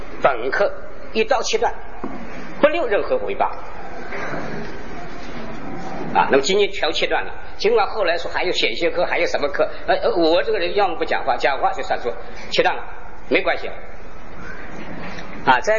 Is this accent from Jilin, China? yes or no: no; Kunshan, Jiangsu, China; born there; moved away; 啊金秋季节啊8月底来到上海。我出生在江苏昆山县的一个小镇啊，离开著名的水乡周庄呢啊竟有20分钟之遥。